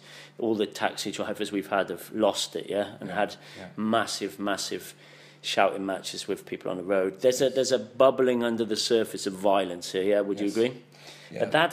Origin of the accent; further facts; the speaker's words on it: United Kingdom; my frame has changed for my interactions with service people, being British. You know, we don't want to tread on any toes.